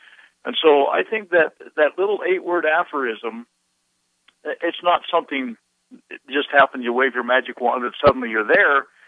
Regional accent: United States; I was born and bred in America.

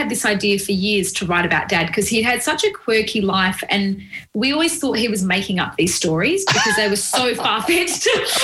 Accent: Melbourne, Victoria, Australia; I'm from Melbourne, so my poor husband's still over there

